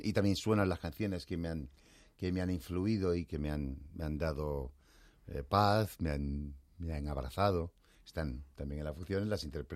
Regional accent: Cádiz, Andalusia, Spain; accent: Andalusian; moved away; ahora ser de Cádiz y tener acento andaluz no es un hándicap para trabajar en televisión. Cuando yo vine de Cádiz era un problema.

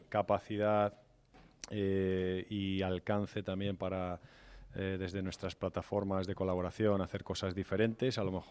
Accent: Madrid, Community of Madrid, Spain; yo soy de Madrid

